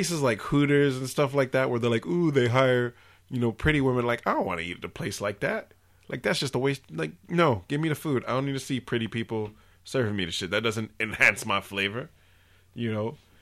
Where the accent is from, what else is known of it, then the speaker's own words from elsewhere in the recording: Atwater, United States; Growing up in Atwater, I had 7 cousins who used to live down the street from me.